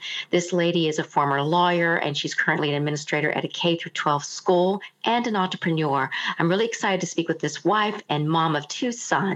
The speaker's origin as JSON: {"language": "English", "region": "North Carolina", "country": "United States", "said": "And of course, I'm from North Carolina."}